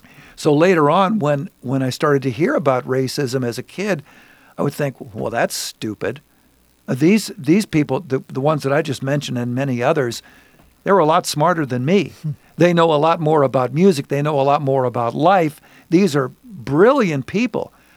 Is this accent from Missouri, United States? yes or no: yes; St. Louis, Missouri, United States; I never had any exposure to that as a kid growing up in St. Louis.